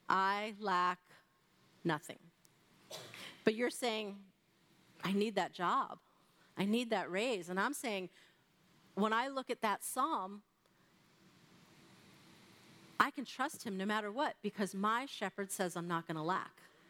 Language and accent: English; Washington, District of Columbia, United States; Now, I grew up on the East Coast and in D.C. we had lots of traffic circles.